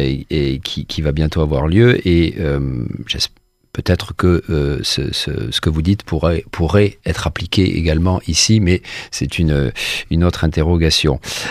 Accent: France; now in Bucharest, Romania; une observation que je fais en tant que Français depuis Bucarest

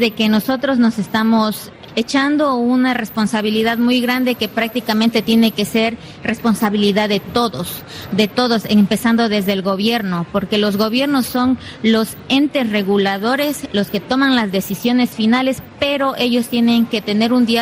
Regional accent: Amazon, Ecuador; yo soy de Ecuador, del sur de la Amazonía ecuatoriana, del pueblo Xorarután. Bueno, nosotros como joven estamos aquí en Colombia en la COP16

